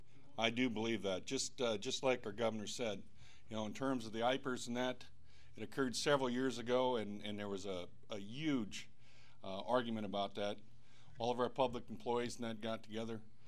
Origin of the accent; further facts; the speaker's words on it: Cedar Rapids, Iowa, United States; The money that's been brought into this state for us as Iowans is tremendous. I mean, I'm from Cedar Rapids.